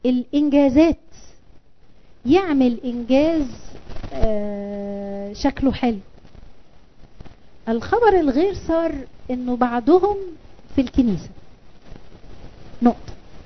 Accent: Egypt; عندنا في مصر كتير كده، كتير كده، وفي كل المستويات، وفي الأحياء البسيطة والأحياء العالية.

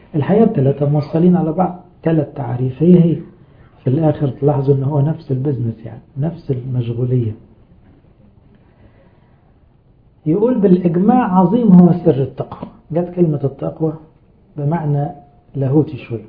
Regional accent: Egypt; وما زالت الكلمة دي مستخدمة في كلامنا لغاية دلوقتي كمصريين

